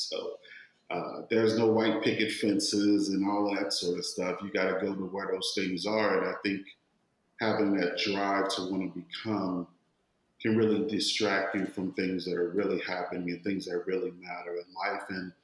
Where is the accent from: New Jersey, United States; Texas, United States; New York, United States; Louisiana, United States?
Louisiana, United States; New Orleans; I was born and raised in the Ninth Ward of New Orleans